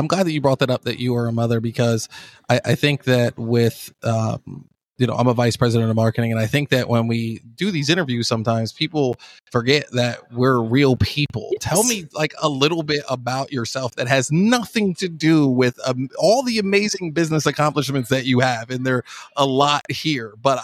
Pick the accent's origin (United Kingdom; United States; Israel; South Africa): United States; Philadelphia, Pennsylvania; now in Dallas, United States; I live now in Dallas, but I grew up in Philadelphia, and it's just so amazing. I do miss that.